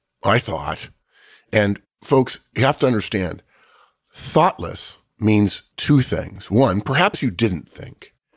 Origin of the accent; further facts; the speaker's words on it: United States; I'm an American, you're a Brit.